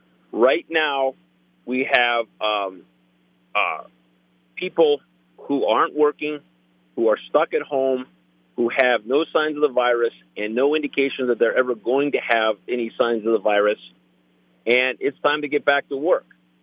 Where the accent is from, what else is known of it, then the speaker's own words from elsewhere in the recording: Nevada, United States; Now, I grew up in Nevada, 50 years here